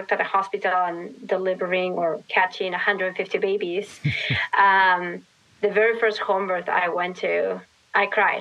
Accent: Lima, Peru; English is a second language; I grew up in Lima, yeah. Lima, Peru. Yes, so hence my accent.

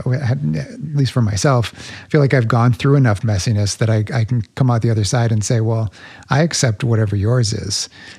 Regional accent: Midwest, United States; We don't culturally, at least growing up in the Midwest, especially whereas you did, you don't get a lot of that.

